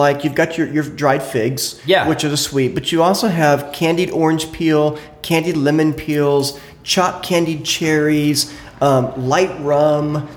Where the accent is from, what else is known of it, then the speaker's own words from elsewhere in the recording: Germany; I grew up in Germany.